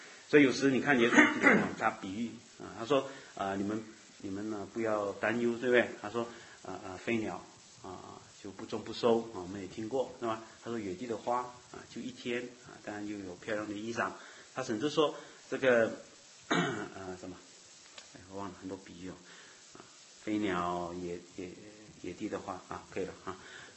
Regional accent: Malaysia; 我是马来西亚人

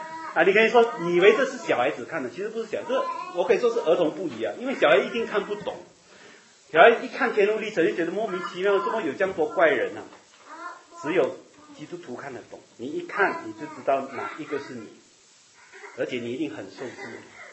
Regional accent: Malaysia; 我刚才跟一个弟兄啊，也是马来西亚跟我同乡啊。我在那个教会长大，20年在那里长大

